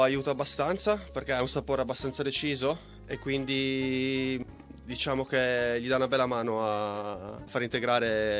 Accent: Piedmont, Italy; Io sono di parte perché sono cresciuto in Piemonte

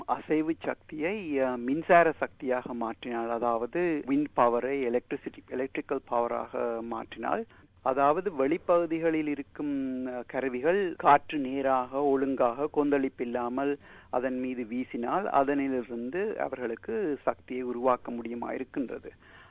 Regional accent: Singapore; also born or lived in Sri Lanka; நான் இலங்கையில் பிறந்தேன். நான் சிறுவயதில் இருக்கும் பொழுது என் பெற்றோர்கள் எங்கள் எல்லோரையும் அழைத்து கொண்டு சிங்கப்பூர் சென்றார்கள். ஆகையால் சிங்கப்பூரில் தான் நான் எனது பாடசாலை பயிற்சியில் ஈடுபட்டு வந்தேன்.

